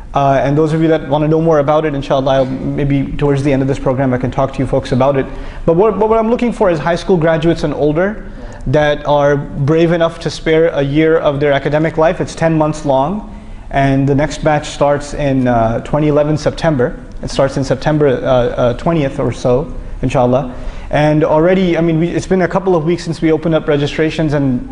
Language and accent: English; New York, United States; And my brother-in-law and I, we're from New York. We don't really see that kind of activity.